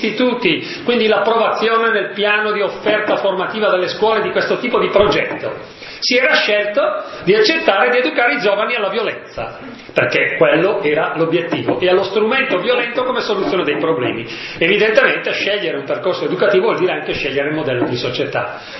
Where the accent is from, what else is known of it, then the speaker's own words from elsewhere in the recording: Castenedolo, Lombardy, Italy; born there; Il mio paese in cui sono nato è di circa 10.000 abitanti, si chiama Castenedolo, 2 delle 3 ditte, provincia di Brescia